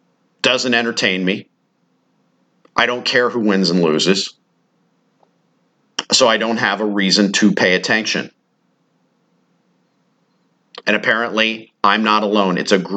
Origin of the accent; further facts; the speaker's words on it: United States; the United States performance in Olympic Games, me as an American, doesn't affect my day-to-day one bit.